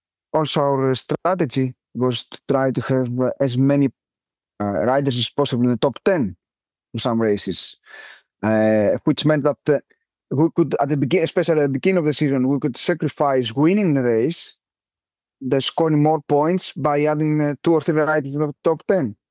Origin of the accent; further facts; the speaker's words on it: Greece; We did Tour of Hellas, of my home country, and we won this race